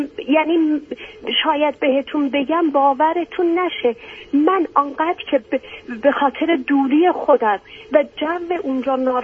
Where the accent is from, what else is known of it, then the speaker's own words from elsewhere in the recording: Iran; moved away; من چون خودم اینجا هستم، من خارج از ایران هستم